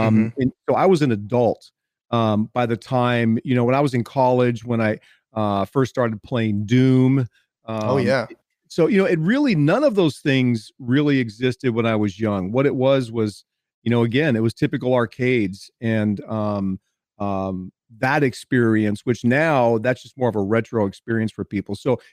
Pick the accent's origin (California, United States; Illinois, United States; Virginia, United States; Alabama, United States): California, United States; now in Texas, United States; I grew up in Southern California, and okay. We moved here about 16 years ago.